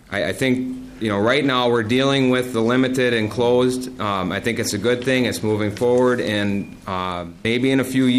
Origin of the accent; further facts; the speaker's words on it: Minnesota, United States; I'm from Clearwater County. I'm the land commissioner there, the headwaters of the Mississippi River.